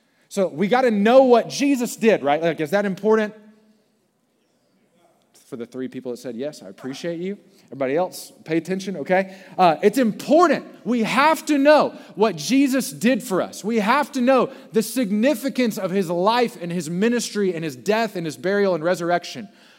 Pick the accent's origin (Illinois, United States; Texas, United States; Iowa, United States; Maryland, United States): Texas, United States; Beaumont; Okay, so I've been in Houston for 4 years, but I grew up in Beaumont.